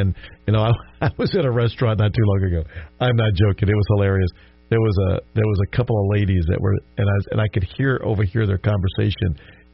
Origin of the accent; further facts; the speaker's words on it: the South, United States; I mean, I grew up in the South, and there's just things that you didn't talk about, you know.